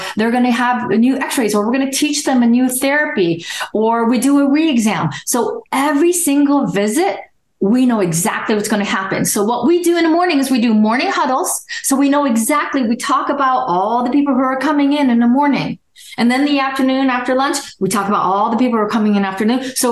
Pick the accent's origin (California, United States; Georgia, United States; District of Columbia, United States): California, United States; San Francisco; also born or lived in Portugal; I was born in Portugal and I was raised in San Francisco. So my single mother with three children brought us over and we were raised in San Francisco.